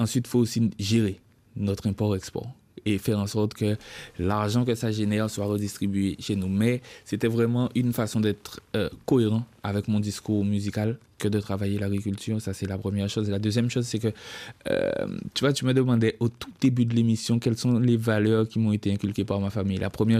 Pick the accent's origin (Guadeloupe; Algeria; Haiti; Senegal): Guadeloupe; moi, je suis de ceux qui disent que je suis un Guadeloupéen à part entière.